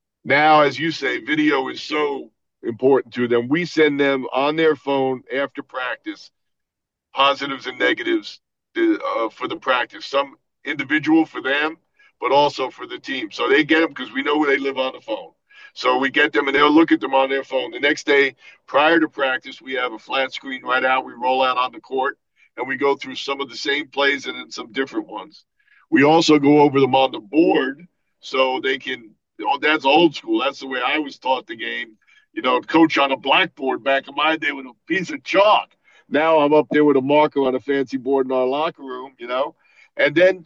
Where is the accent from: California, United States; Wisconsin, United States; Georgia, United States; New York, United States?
New York, United States; Brooklyn; also born or lived in Queens; now in Connecticut, United States; Well, I grew up about 3 miles from there as a little kid, and then we moved out to Queens from Brooklyn.